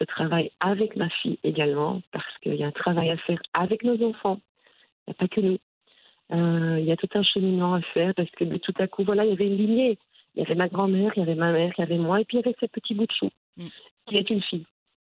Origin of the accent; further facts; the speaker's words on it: Tangier, Tanger-Tetouan-Al Hoceima, Morocco; now in Belgium; je suis d'origine de Tanger. Et donc, voilà, je voyage parfois vers Tanger pour des raisons professionnelles et puis je reviens chez moi en Belgique.